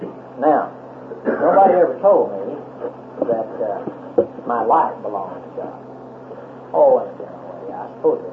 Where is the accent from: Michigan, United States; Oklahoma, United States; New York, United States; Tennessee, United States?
Oklahoma, United States; Lone Wolf; My mother and father sired and bore me in Oklahoma. And I was born in Lone Wolf, Oklahoma, down here in southwestern Oklahoma, long time ago.